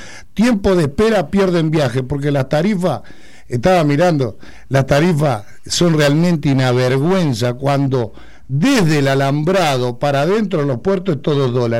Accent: Argentina; Yo soy argentino, soy patriota y estoy bajo bandera.

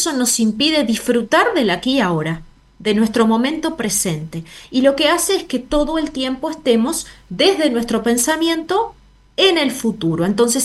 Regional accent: Uruguay; Bueno, yo estoy en Montevideo, en Uruguay, yo soy uruguaya

